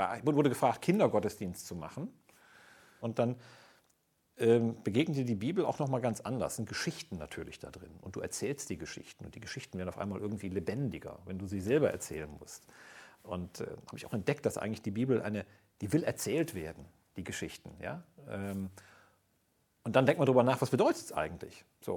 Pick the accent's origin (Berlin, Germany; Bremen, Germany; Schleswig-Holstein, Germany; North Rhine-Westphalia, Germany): North Rhine-Westphalia, Germany; Frechen; ich komme natürlich aus einem protestantischen Umfeld, bin aufgewachsen in Frechen.